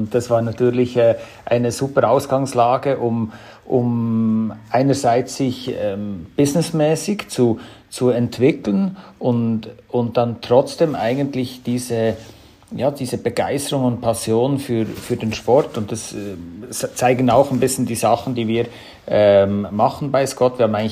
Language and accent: German; Switzerland; Wie man höchstwahrscheinlich nicht verkennen kann von meiner Sprache her, komme ich aus der Schweiz, auch vom Namen her … Also das zeigt ein bisschen, wo meine Wurzeln sind. Und die sind natürlich immer sehr stark an den Berg geprägt gewesen.